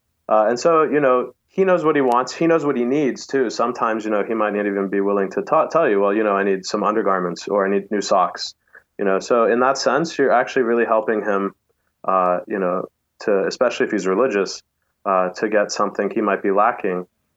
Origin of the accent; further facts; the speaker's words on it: San Antonio, Texas, United States; I'm from Texas, grew up there, San Antonio.